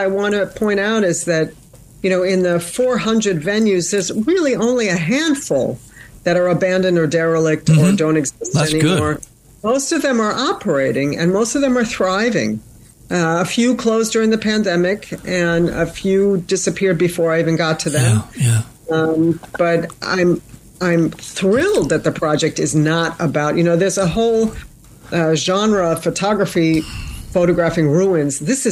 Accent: United States; It's my history. I'm an American.

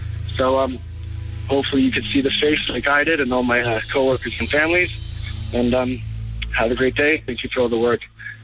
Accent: Toronto, Ontario, Canada; I'm from Toronto, Ontario, Canada.

